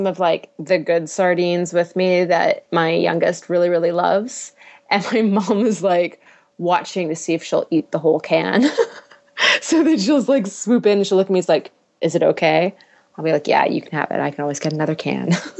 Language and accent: English; Canada; now in United States; Canadian anymore. I'm like, well, I have lived in the States for 8 years. It is going to water down my accent eventually.